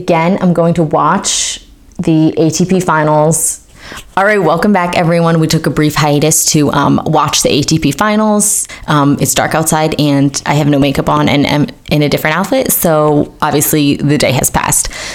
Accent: United States; Automatically, we like the Americans because we're American.

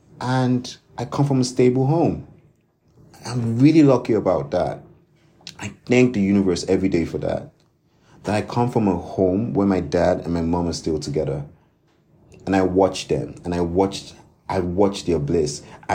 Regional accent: Nigeria; Because I'm still Nigerian by heart. I really hope that our country should learn to really look at ourselves not as objects of affection, but subjects of love

